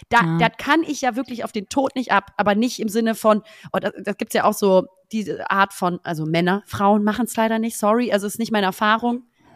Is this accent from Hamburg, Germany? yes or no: yes; Hamburg, Germany; ich bin Hamburger Original sicherlich.